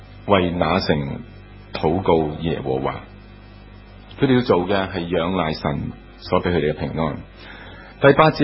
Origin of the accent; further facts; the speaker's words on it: Hong Kong; 绝对不是今天我们香港人那个移民经验可以能够理解得到。